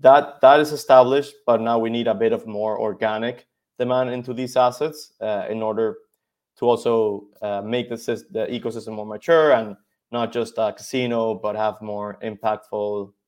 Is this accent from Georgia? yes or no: no; Venezuela; I'm originally from Venezuela.